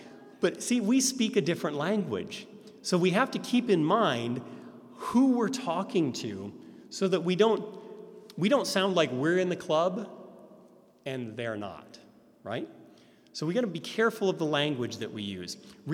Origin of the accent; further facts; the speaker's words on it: Florida, United States; Now, you have to understand, I'm from the South, from Florida.